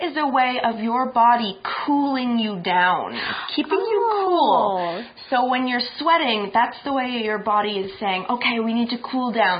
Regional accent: Canada; I've never seen them, and I'm from Canada, which is too bad.

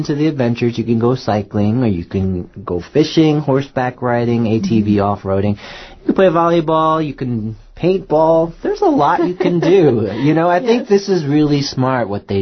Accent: New York, United States; I mean, I'm from New York and that's a big tourist town

